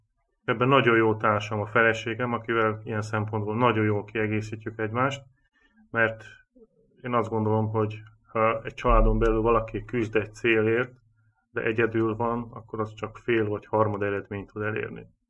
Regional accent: Tab, Somogy, Hungary; born there; now in Győr, Hungary; és Győrből érkeztem ide. Egy Somogy megyei kis faluban születtem, Tabon.

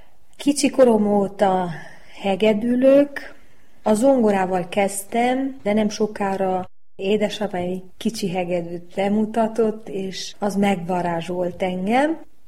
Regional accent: Brașov, Brașov County, Romania; also born or lived in Sinaia; Sinaján születtem, Brassóban nőttem fel.

